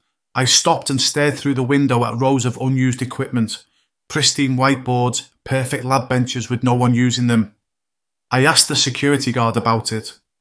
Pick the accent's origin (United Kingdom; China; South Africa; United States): United Kingdom; Wolverhampton, West Midlands; Growing up in Wolverhampton, watching my mum work miracles with kids at the local primary